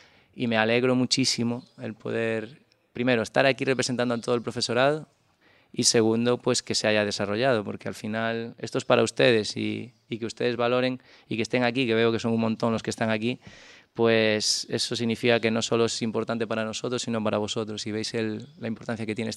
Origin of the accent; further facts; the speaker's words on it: Galicia, Spain; moved away; me imagino que por el acento ya te irás dando cuenta que no soy de aquí, ¿no? Por supuesto. Sí, soy de Galicia y llevo ya aquí... Lo que pasa es que llevo aquí como 13 años en Canarias, con lo cual casi soy un 25, un 30% canario.